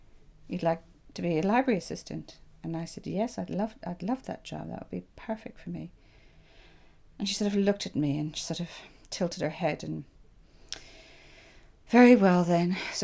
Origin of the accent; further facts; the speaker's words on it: Ireland; But that was the only place I experienced firsthand racism from being Irish.